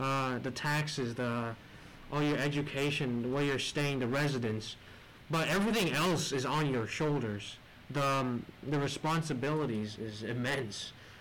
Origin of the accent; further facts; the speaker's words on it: Vietnam; now in St. Thomas; I'm 11th grade here in St. Thomas, and I'm from Vietnam.